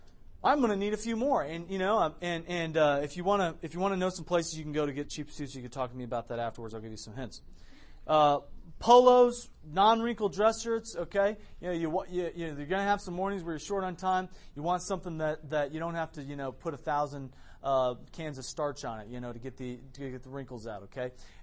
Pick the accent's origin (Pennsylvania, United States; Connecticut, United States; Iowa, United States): Iowa, United States; So I grew up in Iowa.